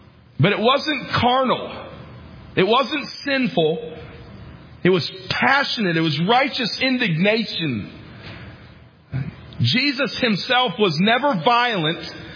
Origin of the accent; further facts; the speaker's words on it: New York, United States; I grew up in New York. We didn't hear that one.